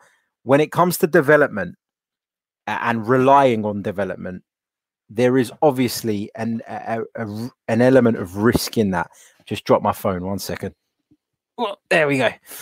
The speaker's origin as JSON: {"language": "English", "region": "London", "country": "United Kingdom", "tie": "born there", "said": "Cypriot, Greek Cypriot family originate from Cyprus. I was born here in London."}